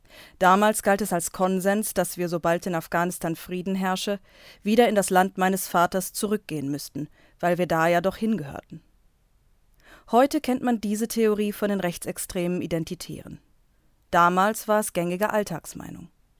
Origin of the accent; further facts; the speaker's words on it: Biebergemünd, Hesse, Germany; Ich bin in den 90ern in Biebergemünd Kassel aufgewachsen, dem 2500-Seelenort